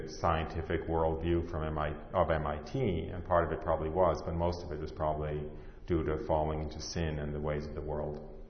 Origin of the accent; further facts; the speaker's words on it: New York, United States; And as I said, I was raised outside of New York City.